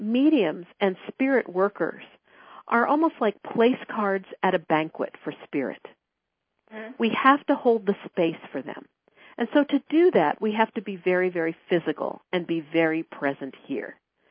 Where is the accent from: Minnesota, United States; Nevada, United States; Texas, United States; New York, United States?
New York, United States; because I spent a lot of time in New York. I'm originally from New York.